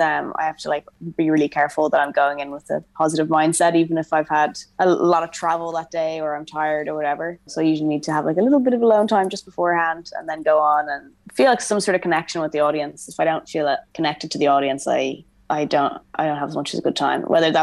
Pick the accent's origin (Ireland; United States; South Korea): Ireland; Dublin, Leinster; Playing Button Factory last year, a venue in Dublin, because it's my hometown